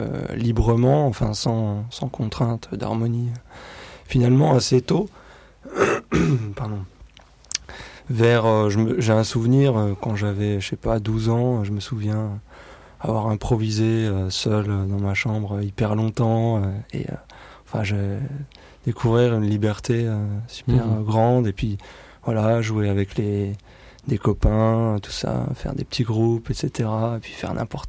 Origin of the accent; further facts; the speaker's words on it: Bourgogne-Franche-Comté, France; Au départ, je viens du Doubs, donc de Franche-Comté.